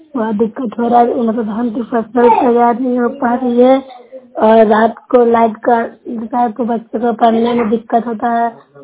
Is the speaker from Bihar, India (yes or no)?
yes; Bihar, India; मैं नूरसरा प्रखंड से हूँ, जिला नालंदा से हूँ।